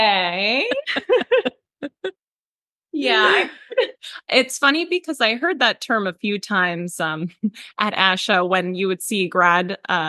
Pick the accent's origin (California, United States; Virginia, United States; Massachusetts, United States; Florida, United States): Florida, United States; now in New York City, United States; And my husband and I, like I mentioned, we were living in New York City, but we're both originally from Florida.